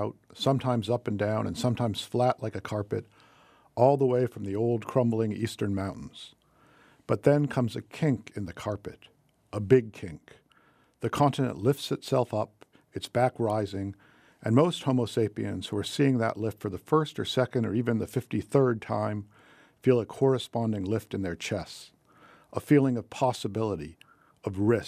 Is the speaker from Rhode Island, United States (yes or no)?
no; Worcester, Massachusetts, United States; now in Colorado, United States; my hometown of Worcester, Mass. And the after was moving to Colorado and kind of suddenly feeling like I'd found my lost tribe